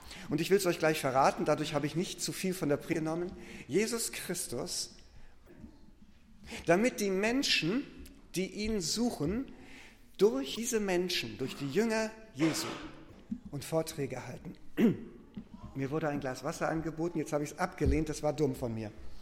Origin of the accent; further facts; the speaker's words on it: Northern Germany, Germany; Ich komme aus Norddeutschland ursprünglich, da ist alles flach.